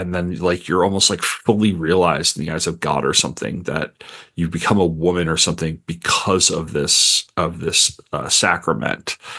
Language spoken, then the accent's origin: English; New York, United States; It was interesting because I grew up around a ton of Catholics, right? Because I'm from New York and Long Island.